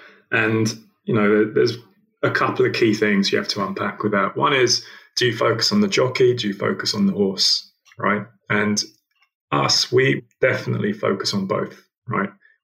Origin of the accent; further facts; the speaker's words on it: London, United Kingdom; I guess the first place you got to start is I grew up in Southeast London.